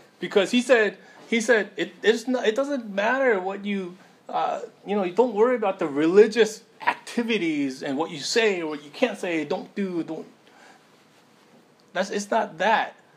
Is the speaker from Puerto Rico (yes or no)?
no; South Korea; born there; English is a second language; I was born in Korea, so most of the English classes in America where they were talking about the technical grammatical parts of the English language, I was totally clueless.